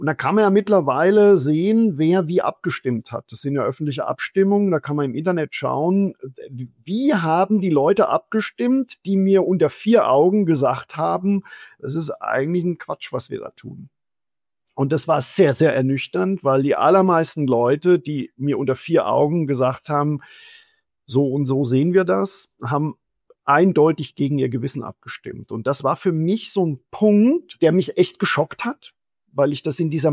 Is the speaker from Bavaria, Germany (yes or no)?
yes; Amorbach, Bavaria, Germany; Ich komme aus dem bayerischen Odenwald, aus Amorbach. Das ist bei Miltenberg und das ist so im Dreiländereck Bayern, Baden-Württemberg, Hessen. Insofern so einen schwäbischen Einschlag, einen fränkischen Einschlag und auch einen leichten hessischen Einschlag.